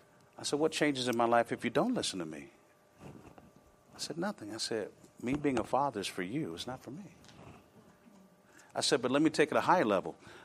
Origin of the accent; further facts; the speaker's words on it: Rome, Georgia, United States; also born or lived in Texas; whenever I come back to Georgia, because I'm from here, I think about that. I was born in Rome, Georgia, Floyd County.